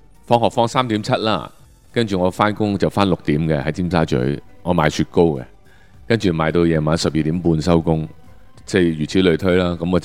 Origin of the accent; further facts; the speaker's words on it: Chaozhou, Guangdong, China; 加上我哋潮州人咧，又比较重男轻女啲。